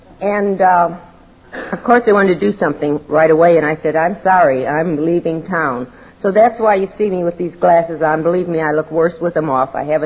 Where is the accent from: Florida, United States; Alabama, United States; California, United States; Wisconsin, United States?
Alabama, United States; Montgomery; from Montgomery, Alabama, grateful recovering Al-Anon.